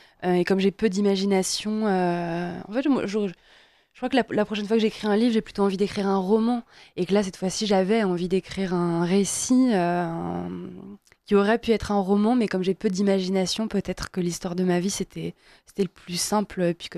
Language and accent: French; Auvergne-Rhône-Alpes, France; now in Paris, France; moi, je viens d'Auvergne, j'habitais dans un village.